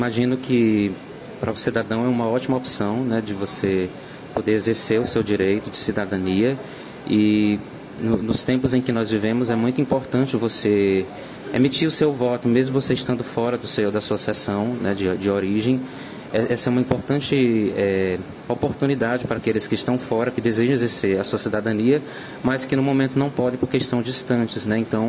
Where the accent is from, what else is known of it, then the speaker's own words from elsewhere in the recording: Piauí, Brazil; now in Maringá, Brazil; Não, eu sou do Piauí, me encontro no Paraná já faz uns 7 meses